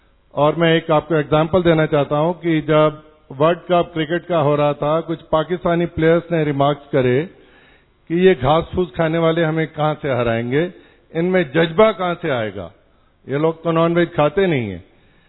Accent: Delhi, India; मैं दिल्ली से हूं और खेलों से 50 साल से जुड़ा हूं।

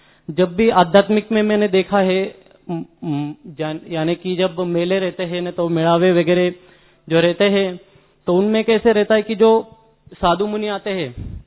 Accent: Pune, Maharashtra, India; मैं पुणे से बिलोंग करता हूं तो उधर भी देखा है कि इतना प्यार से

